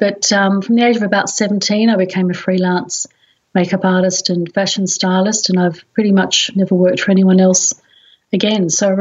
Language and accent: English; Sydney, New South Wales, Australia; now in Melbourne, Australia; I'm originally from Sydney, living in Melbourne now.